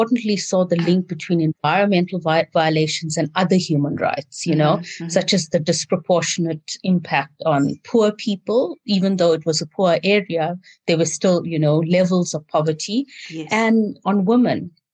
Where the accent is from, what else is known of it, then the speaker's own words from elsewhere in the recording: Durban, KwaZulu-Natal, South Africa; I grew up in the South Durban Industrial Basin. And for those who don't know it, it's an area of large and small industries with residential areas interspersed.